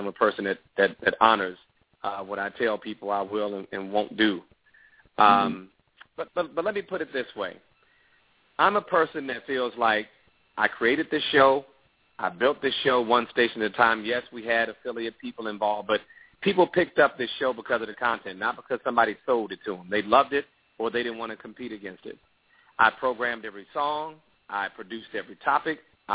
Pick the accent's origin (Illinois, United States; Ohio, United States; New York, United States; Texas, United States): Illinois, United States; Chicago; I'm a Chicago boy, so I'm a Southsider from Chicago